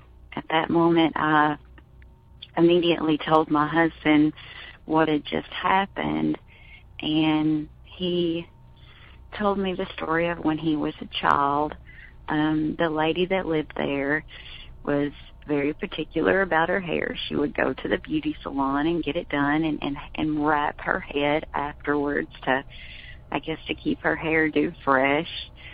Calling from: Kentucky, United States; I'm calling from Kentucky.

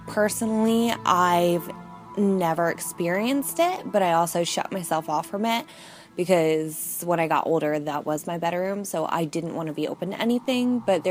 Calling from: Florida, United States; I'm calling from Central Florida.

